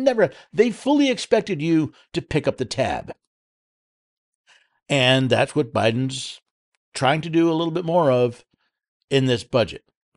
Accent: New York City, New York, United States; born there; By the way, I was born in New York City. I remember as a small child going to a firehouse

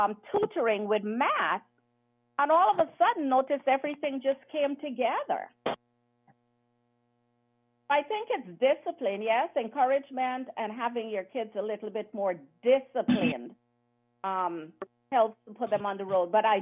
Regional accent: Guyana; And although I'm from Guyana, I'm like, oh my goodness, I'm gonna send my child to the Caribbean.

